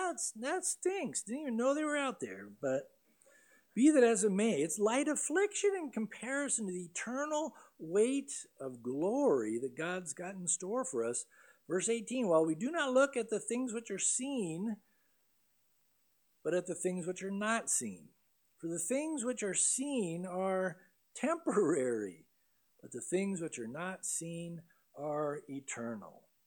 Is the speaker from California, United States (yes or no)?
yes; San Diego, California, United States; I grew up in San Diego. I surfed a lot.